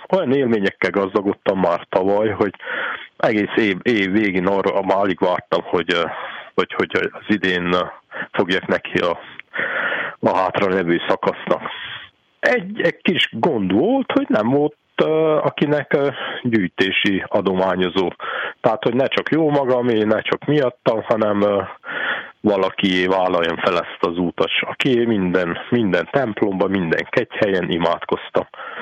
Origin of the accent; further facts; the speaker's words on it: Praid, Harghita, Romania; jó hír, hogy itthon vagyok, szülőfalumba, Parajdon, Székelyföldön.